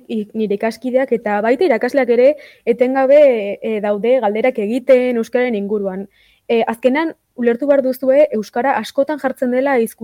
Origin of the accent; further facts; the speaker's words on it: Navarre, Spain; now in Netherlands; masterreko ikaslea naiz, orain 22 urte ditut, Nafarrokoa naiz, eta hori, ba, hizkuntzalaritzako ikaslea naiz.